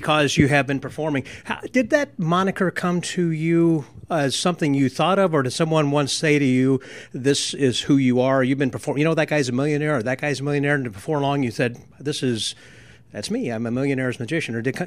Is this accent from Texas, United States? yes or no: yes; Houston, Texas, United States; I'm from Houston, he's from New York City